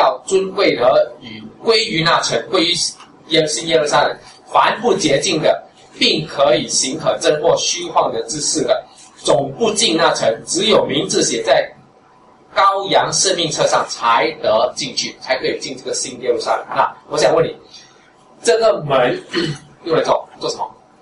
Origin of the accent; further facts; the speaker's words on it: Singapore; 你知道我们是新加坡人